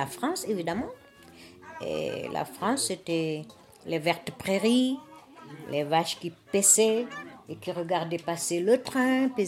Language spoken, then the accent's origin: French; Dakar, Senegal; Je suis né à Dakar, à la Gueule Tapée, à Soumbédioun. Bon, jusqu'en CM2, on avait des maîtres